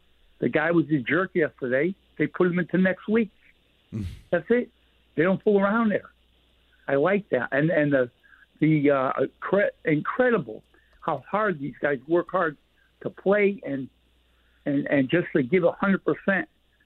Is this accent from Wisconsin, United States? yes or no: no; Connecticut, United States; also born or lived in New York; But I'm a New Yorker. I'm a Connecticut guy. Root for New York teams.